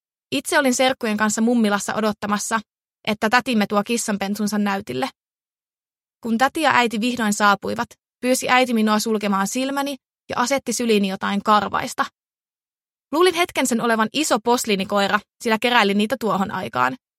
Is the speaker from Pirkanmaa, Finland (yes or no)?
no; Haapajärvi, North Ostrobothnia, Finland; also born or lived in Turku; Synnyin Turun yliopistollisessa sairaalassa elokuussa vuonna 2000, mutta lähes koko lapsuuteni asuin Pohjois-Pohjanmaalla pienessä kylässä nimeltä Haapajärvi. Kävin ala- ja yläasteen Haapajärvellä.